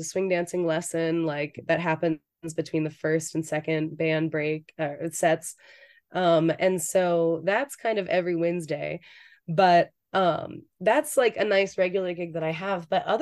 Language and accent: English; Oxford, Maryland, United States; right outside of my hometown in Oxford, Maryland at the Oxford Community Center.